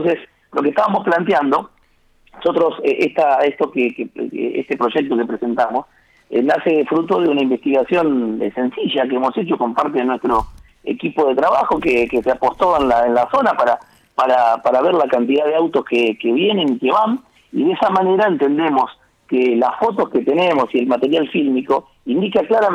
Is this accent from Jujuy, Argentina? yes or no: no; Santo Tomé, Santa Fe, Argentina; uno como santafesino, santotomecino, que tenemos tanta experiencia ya en esto de esperar